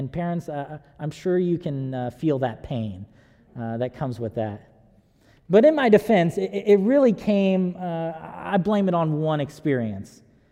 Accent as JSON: {"language": "English", "town": "Huntington Beach", "region": "California", "country": "United States", "said": "because I'm actually originally from Huntington Beach."}